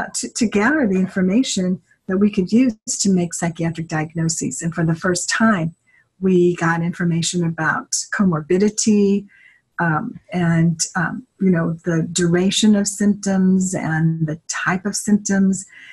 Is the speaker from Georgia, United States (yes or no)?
no; St. Louis, Missouri, United States; And she knew that I was from St. Louis, and Washington University was one of the five sites. So I was home for a visit in the summer